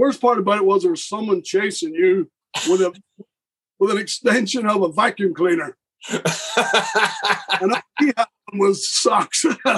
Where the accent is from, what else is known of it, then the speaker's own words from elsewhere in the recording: Northern Ireland, United Kingdom; I'm from Northern Ireland. I'm like 10 miles from Belfast.